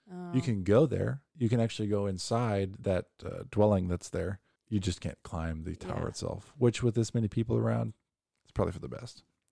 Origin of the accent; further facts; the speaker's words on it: Kansas, United States; And so I hate to say that I'm from Kansas.